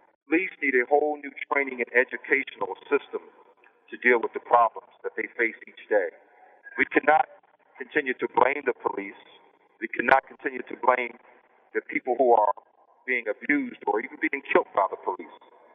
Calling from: Pennsylvania, United States; I'm calling from Pennsylvania, Gratiot Prison.

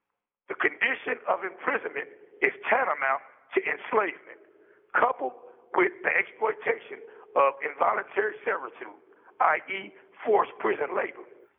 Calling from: Indiana, United States; I am calling from the Wabash Valley Correctional Facility, a prison located in southern Indiana.

